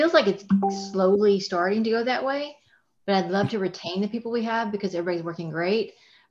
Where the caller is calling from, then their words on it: Dahlonega, Georgia, United States; I'm actually the mountains of Georgia, Dahlonega, Georgia.